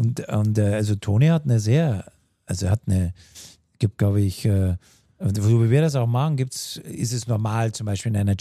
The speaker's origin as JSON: {"language": "German", "town": "Bad Tölz", "region": "Bavaria", "country": "Germany", "said": "Weil ich komme ja direkt aus Bad Tölz"}